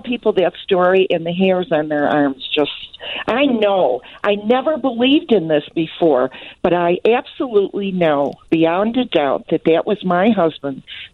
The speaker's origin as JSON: {"language": "English", "town": "Chicago", "region": "Illinois", "country": "United States", "said": "I'm a Chicagoan, but I flew to Denver to be with my family yesterday."}